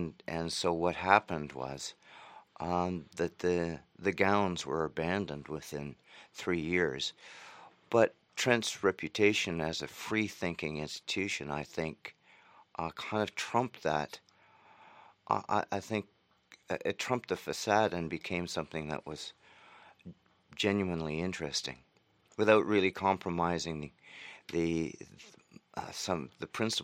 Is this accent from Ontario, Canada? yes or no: yes; Thunder Bay, Ontario, Canada; Yeah, I grew up in Thunder Bay, and I go back there.